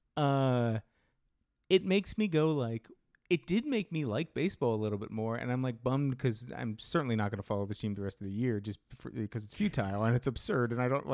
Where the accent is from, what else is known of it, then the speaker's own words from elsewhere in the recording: Pittsburgh, Pennsylvania, United States; I was raised in Pittsburgh, so I like Pittsburgh teams, and that's all the reason I need to like them.